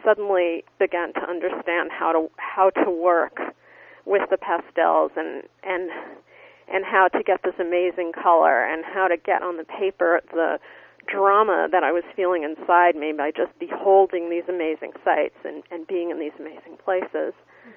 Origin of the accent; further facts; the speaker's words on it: New York City, New York, United States; I'm from New York City originally, and for me, the attack on the Trade Center was was an attack on all of New York City and my hometown